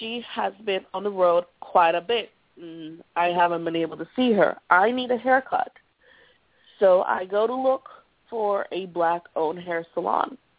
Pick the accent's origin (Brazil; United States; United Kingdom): Brazil; My mother and I are black. We're from Brazil.